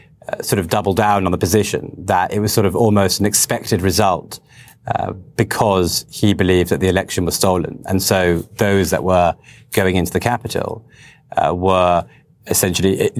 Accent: United Kingdom; I'm a British filmmaker.

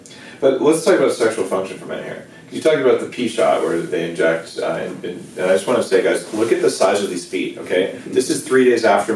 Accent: New Mexico, United States; Okay, I grew up with them in New Mexico

